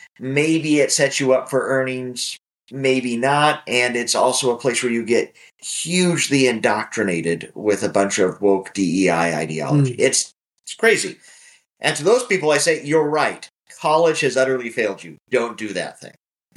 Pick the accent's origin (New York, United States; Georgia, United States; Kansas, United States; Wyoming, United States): Wyoming, United States; when I was growing up in Wyoming, liberal arts education, classical learning education was not something that was on my radar.